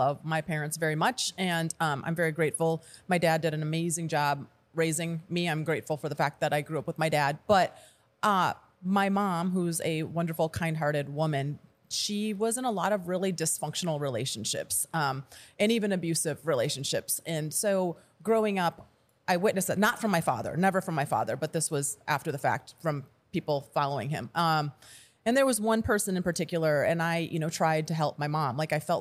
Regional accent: Minnesota, United States; So I grew up in Minnesota.

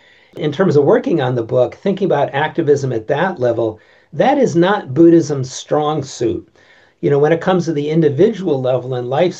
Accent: New England, United States; the growing up in New England predisposing me to resonate with Zen

